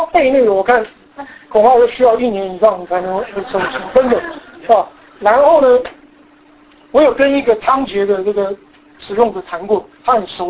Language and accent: Chinese; Taiwan; 我是台湾来的，可是呢我是用大陆拼音